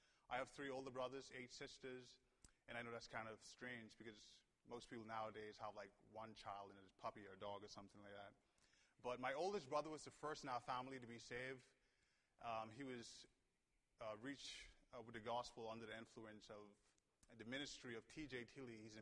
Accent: Nassau, New Providence, Bahamas; I'm from Nassau, Bahamas. I grew up on the island all of my life, and I wasn't born or raised in a Christian home. My parents are Catholic, so I was raised Catholic.

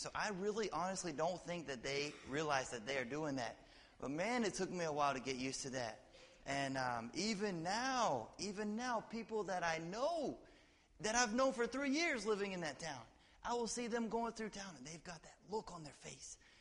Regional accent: Georgia, United States; I grew up in the Bible Belt. I grew up in just west of Atlanta, Georgia.

